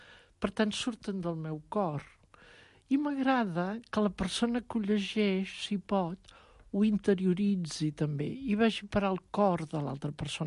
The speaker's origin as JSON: {"language": "Catalan", "town": "Arenys de Mar", "region": "Catalonia", "country": "Spain", "lives_now": "Barcelona, Spain", "said": "jo soc d'Arenys de Mar, visc a Barcelona ara, però soc d'Arenys"}